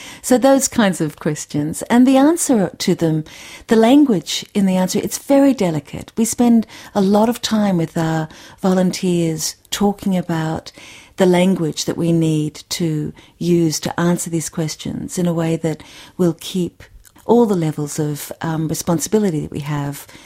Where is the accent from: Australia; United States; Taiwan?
Australia; And who's the Australian? We're all Australian